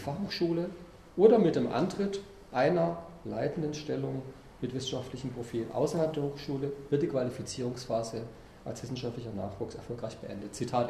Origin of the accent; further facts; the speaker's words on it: Baden-Württemberg, Germany; in mein Heimatland, wenn man so will, weil ich habe in Baden-Württemberg in den 80er Jahren unter dem damaligen Präsidenten des VfB Stuttgart, der nebenher Kultusminister war, Zentralabitur gemacht.